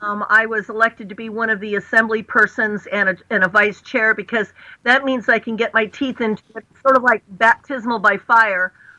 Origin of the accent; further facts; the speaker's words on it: Pleasant Hill, California, United States; Right. Well, you know, I was born in Berkeley, California. I call it Berserkly, and raised in Pleasant Hill.